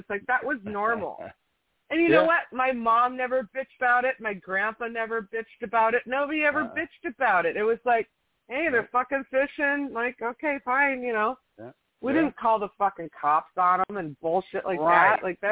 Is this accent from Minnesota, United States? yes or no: yes; Minnesota, United States; that's what I used to do growing up in Minnesota.